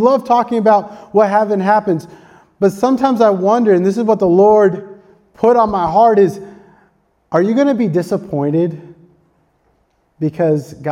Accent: India; As an Indian, it resonated a little bit more with me.

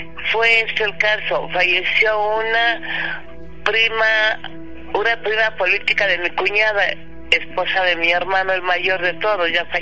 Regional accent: Morelia, Michoacán, Mexico; yo soy de Morelia, Michoacán, mi mamá también.

